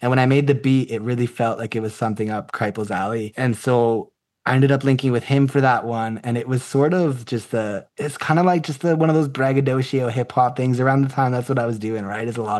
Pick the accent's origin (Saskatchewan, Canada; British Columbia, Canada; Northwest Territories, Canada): Saskatchewan, Canada; Saskatoon; because it's like I come from Saskatoon. So it does get 50 Below here often